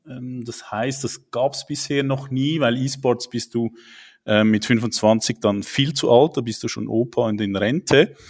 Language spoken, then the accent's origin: German; Switzerland; accent: Swiss; Ich bin 43, bin verheiratet, habe zwei Kinder, wohne in der Schweiz, wie man unschwer meinem Akzent hört